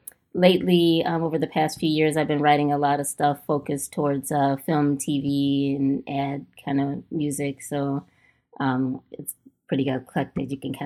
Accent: Chicago, Illinois, United States; now in Milwaukee, United States; Yes. Yes. I grew up in Chicago. Yeah.

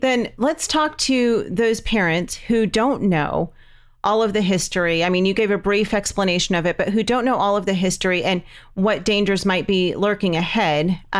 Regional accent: California, United States; We're from California.

